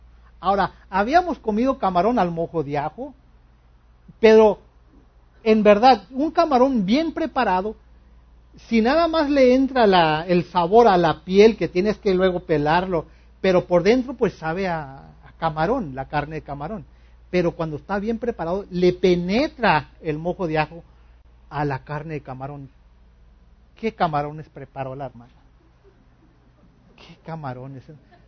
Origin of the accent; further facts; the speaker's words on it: Mexico; nosotros como buenos mexicanos comemos de todo